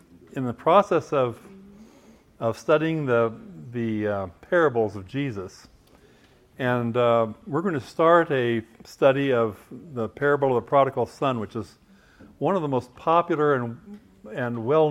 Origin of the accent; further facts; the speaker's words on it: Midwest, United States; The church where I grew up in the Midwest, the family-oriented church in a rural community